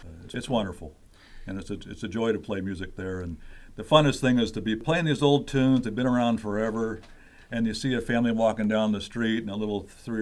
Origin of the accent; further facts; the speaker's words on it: California, United States; I didn't grow up in an old-time music family, and you know, I came from the Bay Area